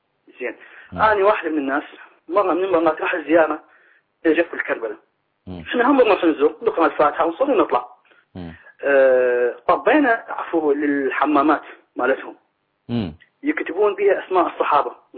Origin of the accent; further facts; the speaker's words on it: Baghdad, Baghdad Governorate, Iraq; طبعا انا من بغداد